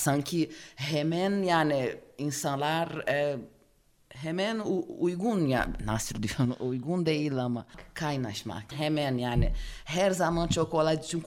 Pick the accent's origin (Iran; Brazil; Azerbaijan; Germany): Brazil; Turkish is a second language; now in Turkey; Ben plaj yanında büyüdüm yani Brezilya bütün sene yaz olur.